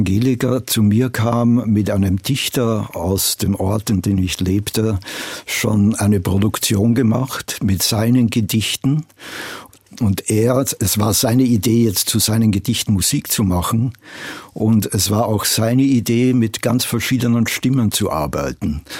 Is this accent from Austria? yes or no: yes; Vienna, Austria; now in United States; Ich komme ja aus Wien ursprünglich und zwar aus einem Nachkriegs-Wien, das wirklich sehr trist und sehr, sehr depressiv war.